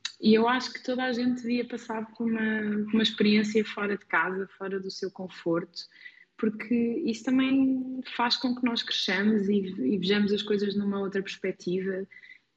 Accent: Lisbon, Portugal; also born or lived in Algarve; Eu já vivi, eu sou de Lisboa, mas também já vivi no Algarve.

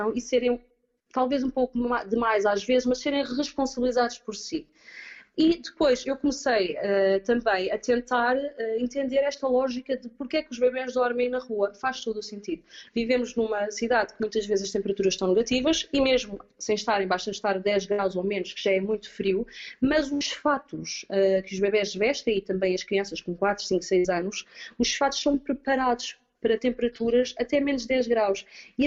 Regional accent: Portugal; now in Copenhagen, Denmark; eu, como boa portuguesa

